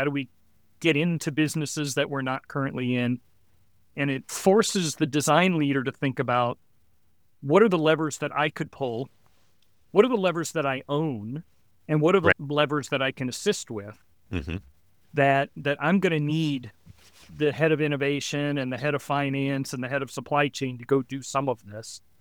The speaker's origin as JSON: {"language": "English", "region": "Texas", "country": "United States", "tie": "born or raised there", "said": "I grew up in Texas, and so everywhere I went, drink Coke was on everything."}